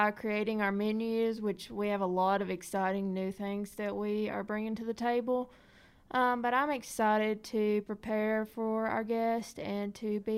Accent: Carthage, Tennessee, United States; I'm from Carthage, Tennessee.

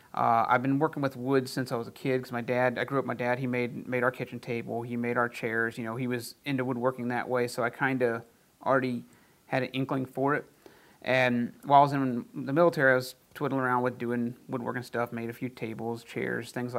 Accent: Ohio, United States; also born or lived in Hawaii; And I was like, well, Tennessee, I'm from Ohio. My wife's from Georgia. We've driven through Tennessee a million times back and forth.

